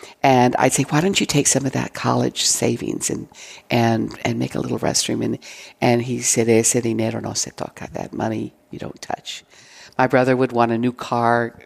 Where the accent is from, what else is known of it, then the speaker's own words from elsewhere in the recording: Brownsville, Texas, United States; I grew up in Brownsville. My father was from Monterrey